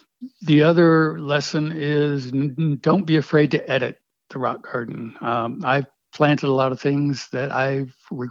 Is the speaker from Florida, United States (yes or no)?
yes; Florida, United States; I grew up down in South Florida where we really didn't have the sort of rocks or the sort of landscape that would lend itself to a rock garden.